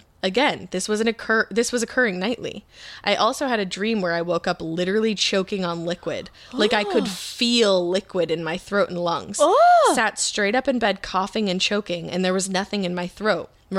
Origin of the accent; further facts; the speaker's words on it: Pittsburgh, Pennsylvania, United States; I'm from Pittsburgh.